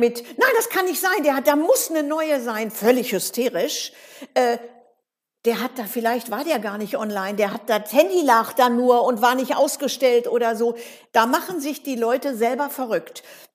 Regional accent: Dortmund, North Rhine-Westphalia, Germany; born there; Ich bin ja nur gebürtige Dortmunderin, da ist man so.

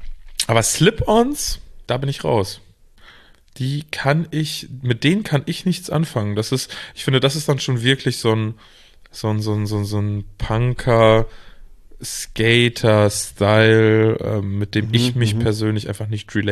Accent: North Rhine-Westphalia, Germany; Und ich komme aus dem Münsterland. Hier ist es das genaue Gegenteil der Fall.

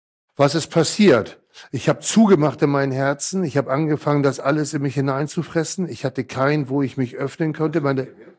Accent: Hamburg, Germany; born there; Bin ja 1966 geboren in Hamburg.

